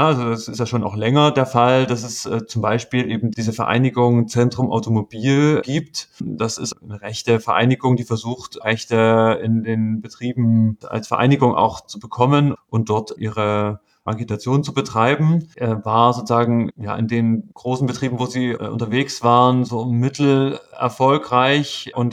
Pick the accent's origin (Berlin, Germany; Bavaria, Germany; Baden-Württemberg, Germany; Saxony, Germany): Saxony, Germany; Riesa; in meiner Heimatstadt Riesa